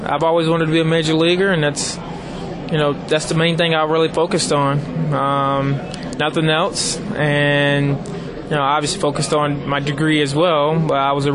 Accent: Prince George, Virginia, United States; also born or lived in Richmond; I was born in Richmond, Virginia. There half my life, and the other half in Prince George, Virginia, where I went to high school.

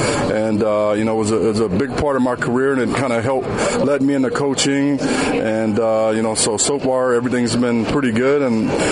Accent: San Francisco, California, United States; Well, you know, I grew up in the Ingleside area of San Francisco by San Francisco State College.

